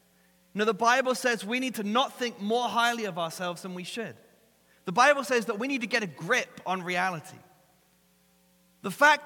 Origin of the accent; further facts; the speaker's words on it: England, United Kingdom; See, growing up in England, and I know this is a bit of a stereotype